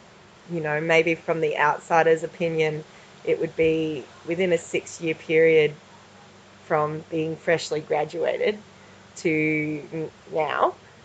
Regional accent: Ipswich, Queensland, Australia; because I'm from Ipswich, Queensland.

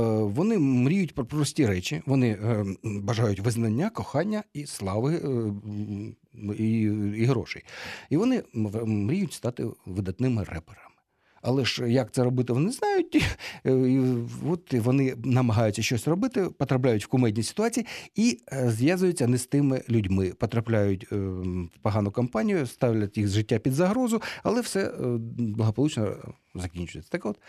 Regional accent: Luhansk, Luhansk Oblast, Ukraine; Я ж теж зі сходу, так само ж. Я ж теж з Луганська.

